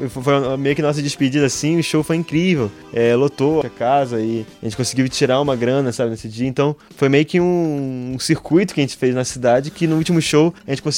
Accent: Brazil; olha, eu sou do Brasil, tô aqui, eu quero tocar, quero mostrar meu trabalho.

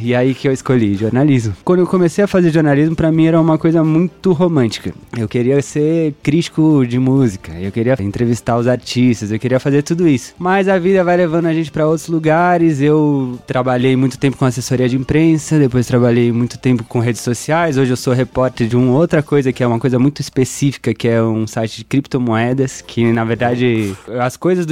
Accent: Avaré, São Paulo, Brazil; Eu sou de Avaré também, no interior de São Paulo.

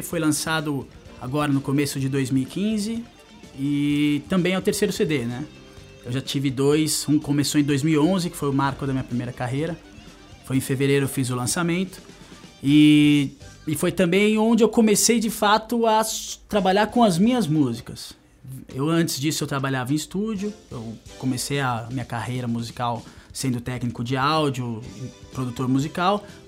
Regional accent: Salto, São Paulo, Brazil; also born or lived in Belo Horizonte; eu sou do interior de São Paulo, em Salto. É uma cidade que fica ao lado de Itu, cerca de 100 quilômetros de São Paulo. E eu já morei aqui também. Já morei em São Paulo, capital. Já morei em Belo Horizonte e já morei também no Rio de Janeiro. Hoje eu tô com a base em Salto

